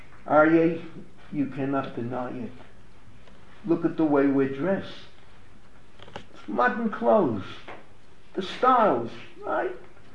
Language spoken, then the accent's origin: English; New York City, New York, United States; Just shows I grew up in the Bronx, that's all.